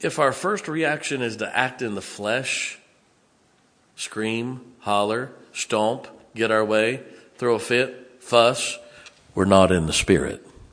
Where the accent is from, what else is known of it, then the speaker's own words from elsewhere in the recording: Ohio, United States; I kind of forget. I'm from Ohio.